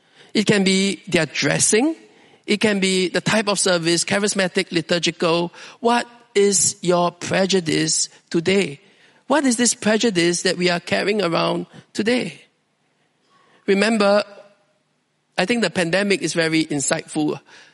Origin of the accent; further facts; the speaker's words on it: Singapore; Then I say, no, I'm Chinese. Which part of China? I say, no, I'm a Singaporean.